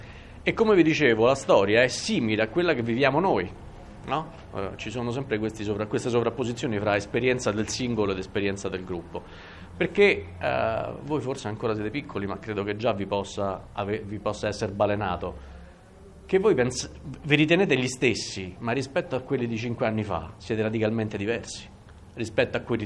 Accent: Rome, Lazio, Italy; Saprete che io sono romano, sono abbastanza fiero di essere romano, quindi ogni tanto indulgo.

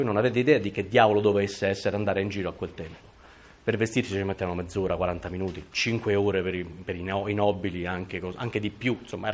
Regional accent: Rome, Lazio, Italy; a Roma, di cui mi dolgo ovviamente come romano

